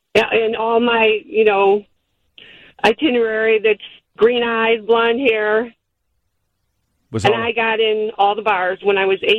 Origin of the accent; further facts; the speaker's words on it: Dolton, Illinois, United States; No, I was from Dalton, Illinois.